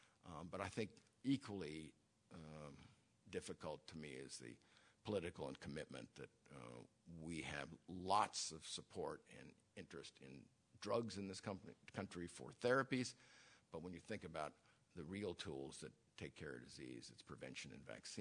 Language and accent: English; California, United States; I was raised in Marin County, and we have Marin County housewives talking about not vaccinating their children